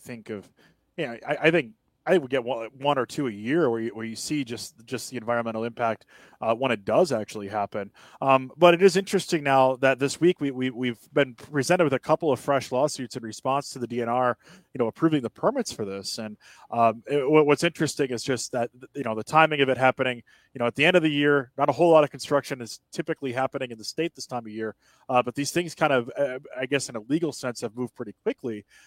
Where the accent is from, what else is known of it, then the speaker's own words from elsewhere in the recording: Wisconsin, United States; in my hometown area of the state, northern Wisconsin